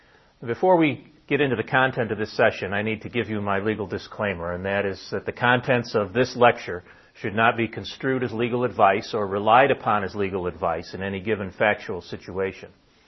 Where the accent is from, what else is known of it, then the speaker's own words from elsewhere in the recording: Kankakee, Illinois, United States; I'm an attorney from Kankakee, Illinois